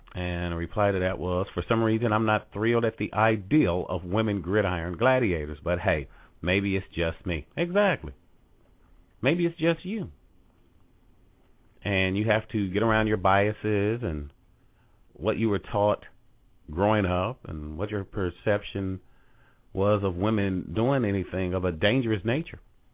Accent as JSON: {"language": "English", "town": "Gary", "region": "Indiana", "country": "United States", "said": "I'm from Gary, Indiana, originally, so, you know, I drive home sometime."}